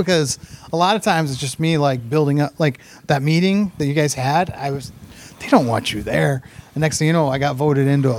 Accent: Fremont, Ohio, United States; And, my hometown's VFW in Fremont, Ohio.

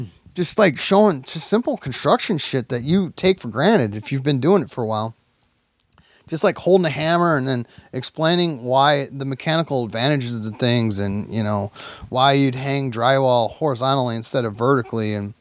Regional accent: Fremont, Ohio, United States; forever be faithful to my hometown one in Fremont, Ohio

